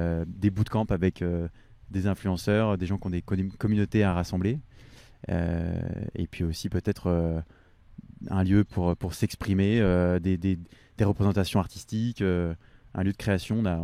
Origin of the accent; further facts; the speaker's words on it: Lyon, Auvergne-Rhône-Alpes, France; j'ai 30 ans. Je suis lyonnais d'origine. Mes parents viennent de Bretagne et de Normandie, mais j'ai grandi à Lyon.